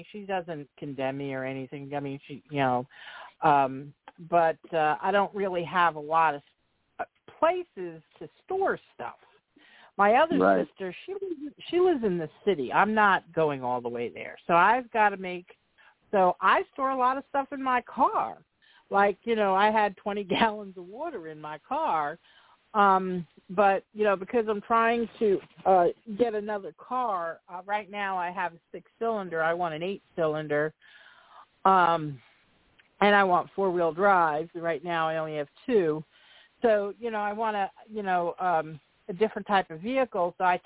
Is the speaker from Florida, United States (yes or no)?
no; New York, United States; I mean, I grew up on Long Island.